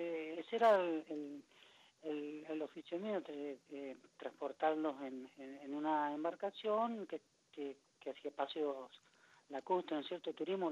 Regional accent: Corrientes, Argentina; now in Esquel, Argentina; distante de mi lugar de origen, digamos, soy correntino, y no es por mandarme la parte, pero nací allá y bueno, por cuestiones de la vida estamos por estos hermosos lugares de la Patagonia.

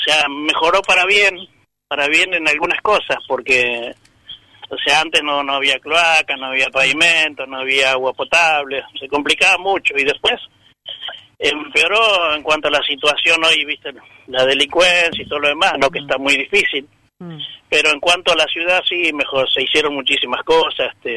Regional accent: Rosario, Santa Fe, Argentina; also born or lived in Chaco; nosotros vinimos del Chaco para acá, y si bien uno nunca se olvida del pueblo donde uno nació, de los parientes que uno tiene, todo eso, pero siempre Rosario, ya te digo, es mi ciudad donde yo me formé como persona

